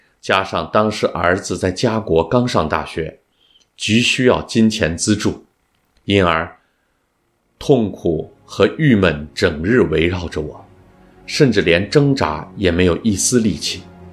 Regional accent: Shanxi, China; moved away as an adult; 我出生在中国山西农村，父母是农民，母亲在我两岁时离世，十岁时父亲也去世了。我在农村做过农活，放过羊，吃了很多苦。

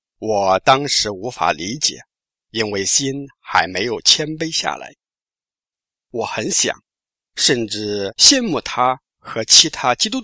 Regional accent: northern China, China; 我则来自北方的农村。

